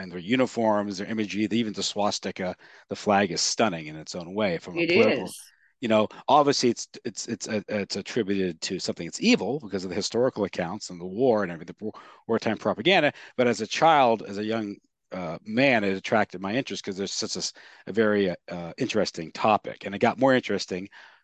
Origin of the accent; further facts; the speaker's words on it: United States; I'm your typical American. I'm Irish and German.